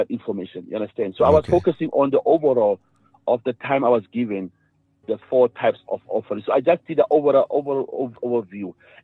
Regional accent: Namibia; In my country, I'm from Namibia.

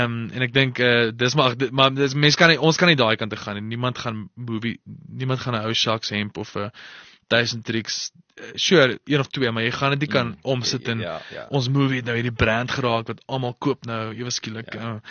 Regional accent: Potchefstroom, North West, South Africa; ek het groot geword in Potchefstroom, laerskool, hoërskool

